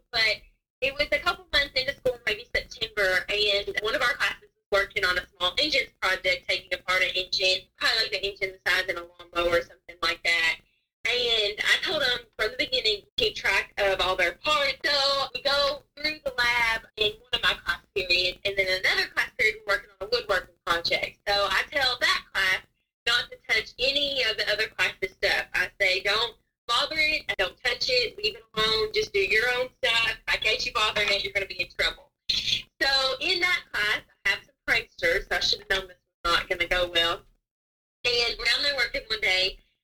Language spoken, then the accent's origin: English; Cincinnati, Ohio, United States; now in Kentucky, United States; I live in far western Kentucky. I'm originally from Cincinnati, so maybe some of y'all know where that is.